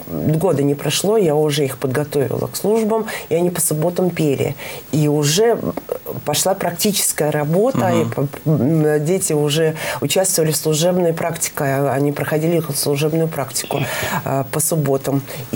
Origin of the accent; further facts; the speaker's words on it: Russia; На нас не смотрели как на семью … армянскую семью, да. Так как мы из России приезжали